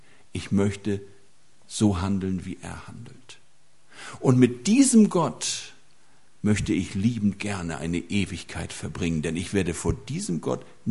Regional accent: Schleswig-Holstein, Germany; Ich stamme aus Schleswig-Holstein, falls es jemand an meiner Sprache noch nicht gemerkt hat.

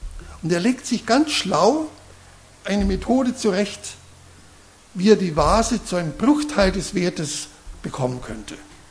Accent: Peiting, Bavaria, Germany; Meine Frau Regina und ich, wir kommen aus Peiting, das ist im westlichen Teil des Landkreises. Man spricht da nicht mehr oberbayerisch, sondern schon etwas schwäbisch, ein bisschen anders.

